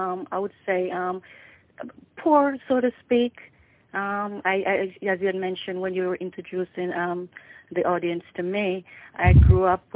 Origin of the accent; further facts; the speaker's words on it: Clarendon, Jamaica; I was born in Clarendon in Jamaica, West Indies. I was raised by my grandparents.